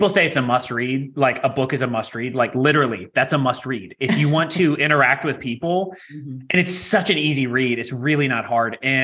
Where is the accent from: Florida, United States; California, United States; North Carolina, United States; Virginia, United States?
Virginia, United States; I'm originally from Virginia, and I traveled to Nashville and went to school out in Nashville